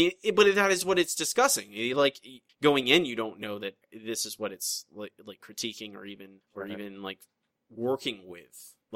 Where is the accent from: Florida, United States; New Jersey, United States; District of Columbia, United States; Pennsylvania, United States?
Florida, United States; I think that, again, is about theme parks and growing up in Florida.